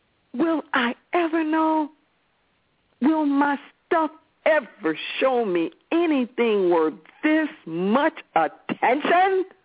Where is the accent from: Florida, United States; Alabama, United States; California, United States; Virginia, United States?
California, United States; Los Angeles; I'm originally from Los Angeles